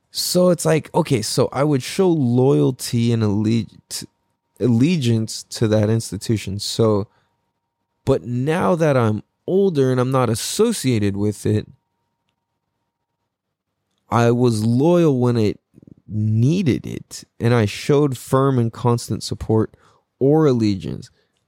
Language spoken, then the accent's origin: English; San Diego, California, United States; oh, I'm from San Diego, and you're like, oh, I'm from San Diego, it's like, oh, sick, no way. Like, the most that happens is like, oh, that's cool, I don't meet very many people from here still.